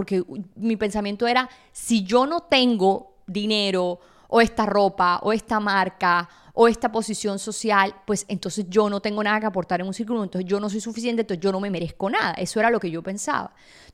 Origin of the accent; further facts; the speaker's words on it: Sincelejo, Sucre, Colombia; born there; En Sincelejo, donde yo nací, soy afortunada de haber nacido ahí